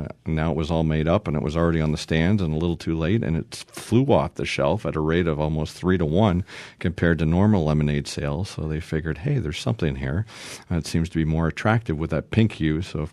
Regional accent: Canada; the quirky little kid from Canada that fell in love with the circus.

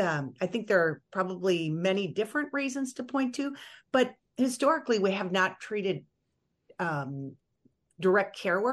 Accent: Minnesota, United States; Yeah, I grew up in Minnesota, but we had a cabin in northern Wisconsin

